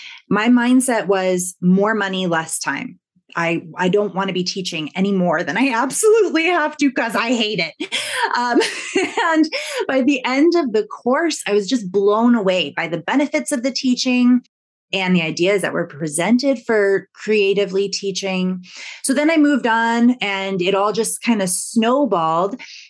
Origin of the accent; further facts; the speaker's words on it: United States; now in Canada; I'm American. I'm American through and through. And so if I try to take an American way of doing something and I throw it into a Canadian culture, it does not work well at all.